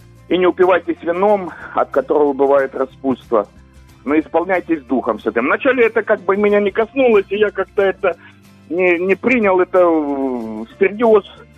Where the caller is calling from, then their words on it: Kharkiv, Kharkiv Oblast, Ukraine; я з Харкова.